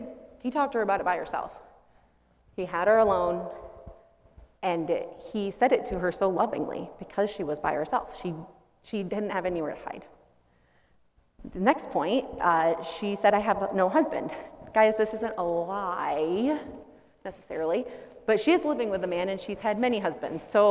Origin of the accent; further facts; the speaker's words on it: Fulton, United States; So I'm from Fulton.